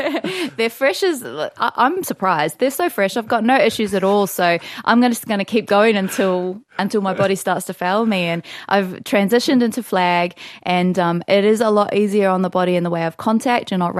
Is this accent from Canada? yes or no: no; New Zealand; I'm from New Zealand. I'm not Māori, I am Samoan. However, my roots are still with New Zealand